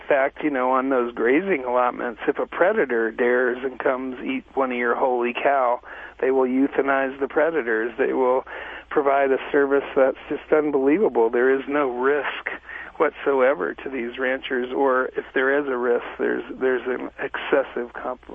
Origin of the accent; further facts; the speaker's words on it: Montana, United States; you know, I'm from Montana. I've lived here for the last 32 years.